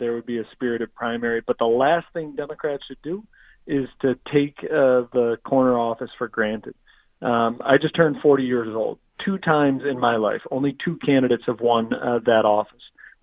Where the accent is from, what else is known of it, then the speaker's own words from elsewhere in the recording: Pittsfield, Massachusetts, United States; that's what I saw growing up in Pittsfield. You know, GE left, took all the jobs.